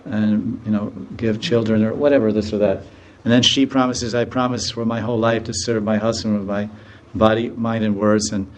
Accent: United States; Because I'm from America, and maybe you don't know, but no one's satisfied there.

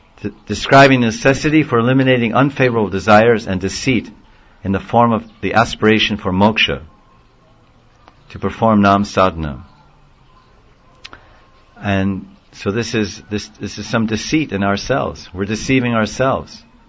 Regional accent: Govardhan, Uttar Pradesh, India; born there; So wait a minute, I was born in Govardhan, I went all over the place.

